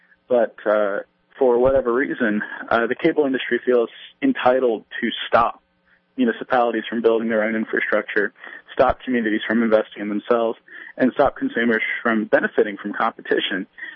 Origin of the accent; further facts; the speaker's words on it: Wilson, North Carolina, United States; So my hometown, Wilson, North Carolina, small, medium-sized city of about 40,000 in the eastern part of the state